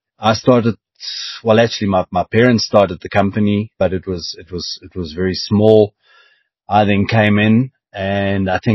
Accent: South Africa; So I'm South African through and through. I'm African.

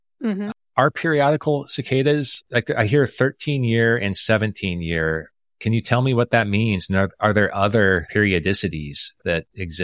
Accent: Omaha, Nebraska, United States; I grew up in Omaha, Nebraska.

